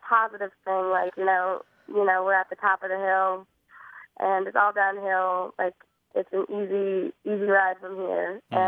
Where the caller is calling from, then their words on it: Burlington, Vermont, United States; I'm calling from Burlington, Vermont.